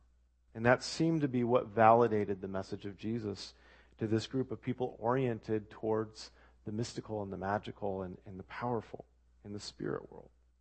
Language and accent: English; Eugene, Oregon, United States; I remember growing up in Eugene, I think it was in the early 90s